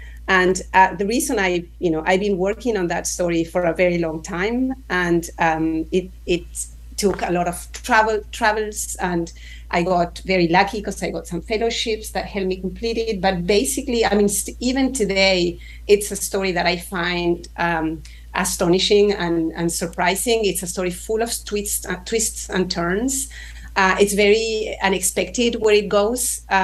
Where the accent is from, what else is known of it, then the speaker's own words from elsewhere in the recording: Argentina; So I'm originally from Argentina. So I was in Buenos Aires in 2003.